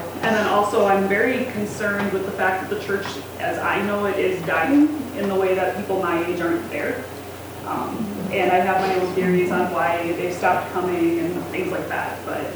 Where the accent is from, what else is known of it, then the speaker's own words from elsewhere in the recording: South St. Paul, Minnesota, United States; I'm from South St. Paul, Minnesota.